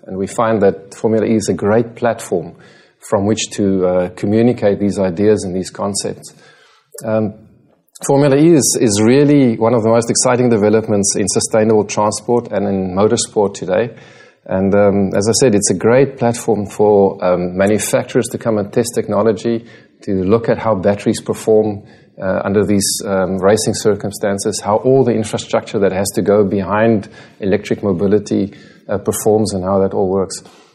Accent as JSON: {"language": "English", "country": "South Africa", "lives_now": "Singapore", "said": "I'm South African."}